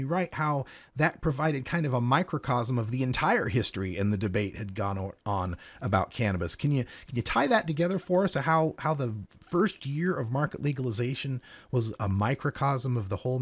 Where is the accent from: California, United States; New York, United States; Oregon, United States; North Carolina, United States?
Oregon, United States; the other thing that happened in 2014 that's near and dear to my heart was my home state of Oregon